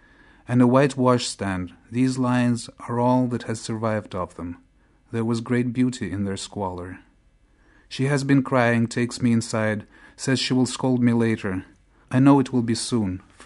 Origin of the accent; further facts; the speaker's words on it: Chisinau, Chișinău, Moldova; also born or lived in Moscow, Russia; between the ages of 3 and 7, we lived in this really strange house in Chisinau, Moldova. I was born in Moscow, but when I was little, we moved to Moldova.